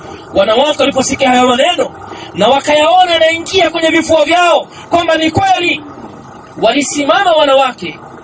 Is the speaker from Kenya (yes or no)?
no; Tanzania; Mimi ni Mtanzania, wewe ni Mtanzania, yule ni Mtanzania. Lakini pia achilia mbali kwamba sisi ni Watanzania, sisi ni Waislamu